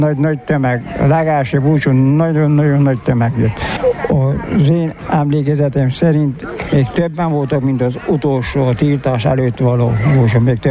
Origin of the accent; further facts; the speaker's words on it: Csíksomlyó, Harghita, Romania; Igen. Én is itt születtem Csíksomlyón. Szomszédságban.